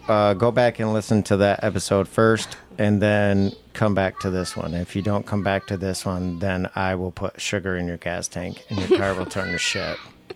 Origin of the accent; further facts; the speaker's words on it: Michigan, United States; So we were lying earlier about the Alaska shit. That was all a joke. we're from Michigan.